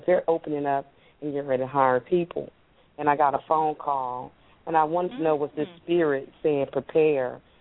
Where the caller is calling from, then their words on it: Pensacola, Florida, United States; I'm calling from Pensacola, Florida.